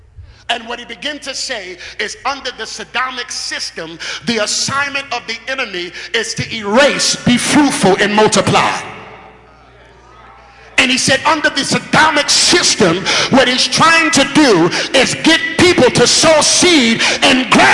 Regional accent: Brooklyn, New York, United States; I grew up in a nice household, nice environment, but I grew up in the Fort Greene area.

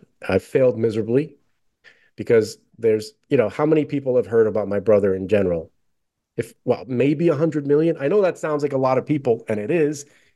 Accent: United States; I'm not big on entitlement in general. I'm very American

